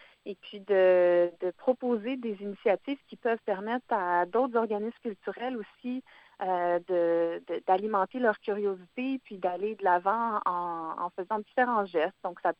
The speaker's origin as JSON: {"language": "French", "region": "Quebec", "country": "Canada", "tie": "born or raised there", "said": "Moi, je viens de l'Estrie, puis il y a des choses qui résonnaient avec ce que moi, j'ai pu vivre dans mon enfance."}